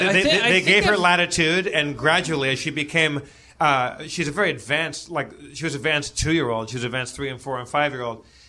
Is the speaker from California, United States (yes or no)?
yes; Los Angeles, California, United States; I grew up in Los Angeles.